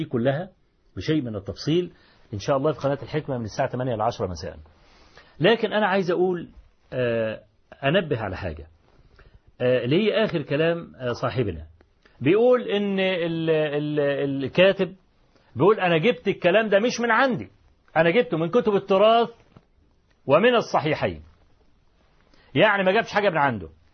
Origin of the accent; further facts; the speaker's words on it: Egypt; طبعا احنا كمصريين عارفين ابو لمعة الاصلي،